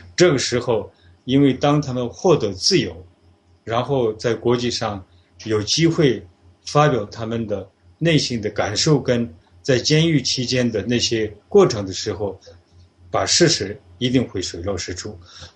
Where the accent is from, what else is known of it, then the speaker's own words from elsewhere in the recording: Tibet, China; born there; 因为我们都是出生在西藏